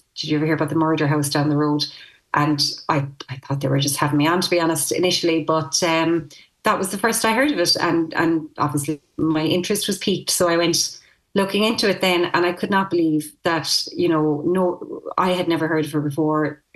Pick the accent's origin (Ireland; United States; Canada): Ireland; Newcastle West, Munster; So I actually grew up very close to the village where she was born. So I say I'm from Newcastle West. I'm actually from near Knockaderry, but people don't really know that. So it's easier to say Newcastle West.